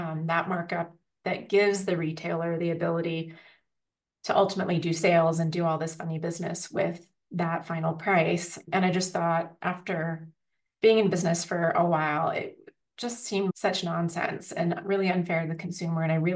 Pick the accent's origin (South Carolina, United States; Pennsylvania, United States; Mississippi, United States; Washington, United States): Washington, United States; Seattle; moved away as an adult; now in New York, United States; Well, yeah, I was born and raised in Seattle, the beautiful Pacific Northwest. Grew up there studying ballet, being outside, just like really appreciating the region.